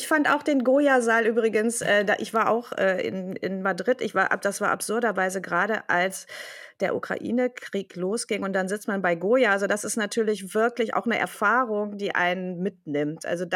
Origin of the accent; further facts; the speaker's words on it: Bochum, North Rhine-Westphalia, Germany; Ich komme aus dem Ruhrgebiet, da in Bochum, da hat man eher Theater.